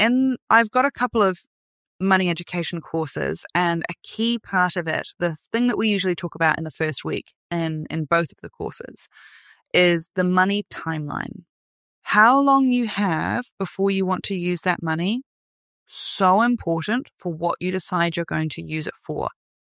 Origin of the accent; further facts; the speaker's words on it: Hexham, North East England, United Kingdom; accent: Northern England; I come from a part of England. It's near Newcastle, a little place called Hexham. I'm actually from Hexhamshire. My husband likes to say I'm a hobbit because I'm from the Shire. But it is a Northern England accent, for anyone who knows that.